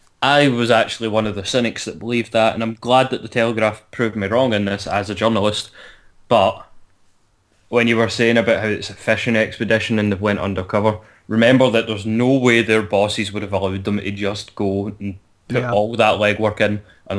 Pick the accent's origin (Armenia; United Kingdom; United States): United Kingdom; Scotland; Well, as a Scottish football supporter, I'm buckling up my seatbelt and looking forward to hearing more.